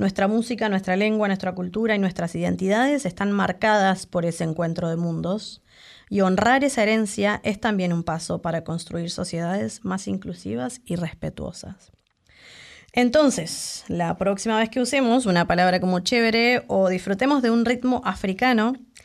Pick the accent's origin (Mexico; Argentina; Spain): Argentina; born there; En lugares como Argentina, mi país natal, por ejemplo